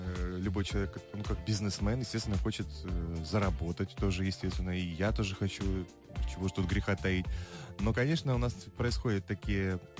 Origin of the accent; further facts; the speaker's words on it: Ukraine; несмотря на то, что я там, выходец из Украины